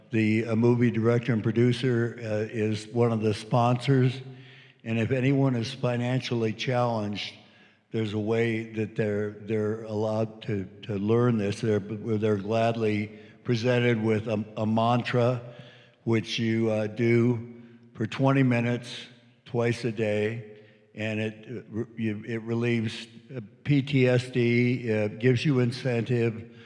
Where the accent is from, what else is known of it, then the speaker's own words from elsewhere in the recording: California, United States; And I'm from Butte County, and I'm working there with a man to help publicize transcendental meditation orientations.